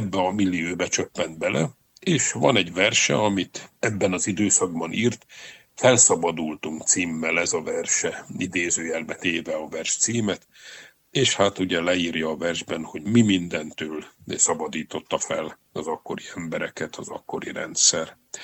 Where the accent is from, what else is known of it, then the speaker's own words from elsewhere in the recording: Kunszentmárton, Jász-Nagykun-Szolnok, Hungary; born there; Én kunszentmártoni születésű vagyok